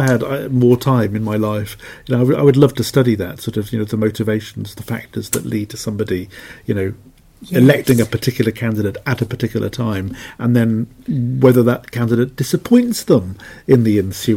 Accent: Cardiff, Wales, United Kingdom; where I used to live when I grew up in Cardiff.

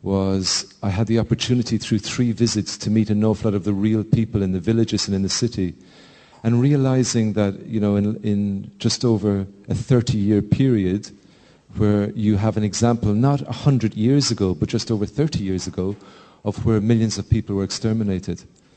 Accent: Ireland; You know, being Irish, it's very easy to, again, fall into the cliche of talking about suppressed land

